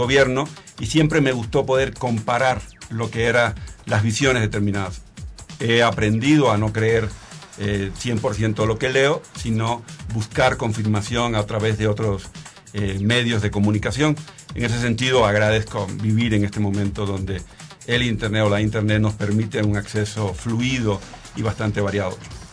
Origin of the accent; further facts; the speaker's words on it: Cuba; now in Mexico; leo lo que sucede en mi país de origen